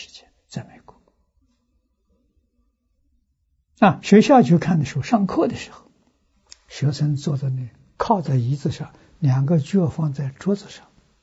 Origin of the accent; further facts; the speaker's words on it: China; 啊，我们中国人没有这种习惯呢。